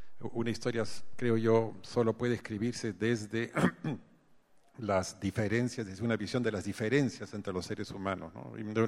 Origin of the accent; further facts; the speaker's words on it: Peru; also born or lived in Paris / Washington; decidieron que deberíamos volver a vivir al Perú y que nosotros fuéramos peruanos.